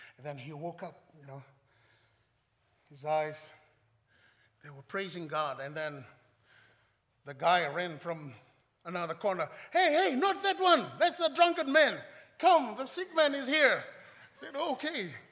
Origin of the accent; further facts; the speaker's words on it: Fiji; I'm not saying that because I'm from Fiji.